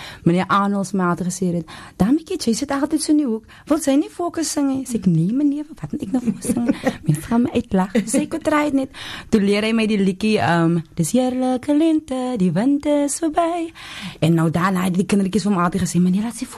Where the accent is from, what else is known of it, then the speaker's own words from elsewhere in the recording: Wellington, Western Cape, South Africa; also born or lived in Paarl; ek is van Wellington, gebore in Perel